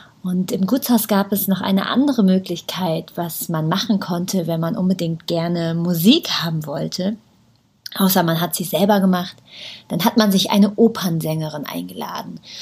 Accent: North Rhine-Westphalia, Germany; Ich habe damals als Kind in der Nähe von Bonn gewohnt. Das war ja die Bundeshauptstadt, dann zwar nicht mehr

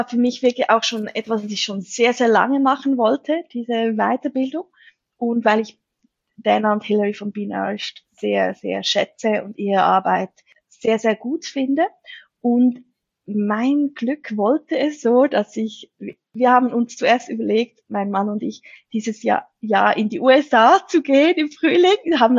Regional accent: Switzerland; ich bin halt Schweizerin, ich bin hier aufgewachsen, ich bin hetero, cisgendered Frau

